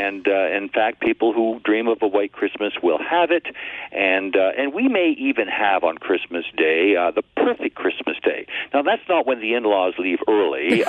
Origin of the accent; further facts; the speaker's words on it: Canada; Exactly. We're Canadian.